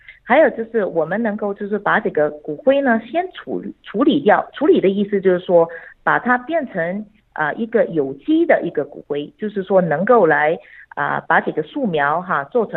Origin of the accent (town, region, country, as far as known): China